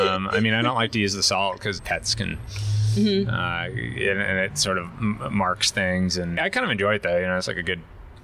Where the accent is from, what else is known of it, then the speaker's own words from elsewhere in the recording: Wintergreen, Virginia, United States; like where I grew up in Wintergreen, Virginia.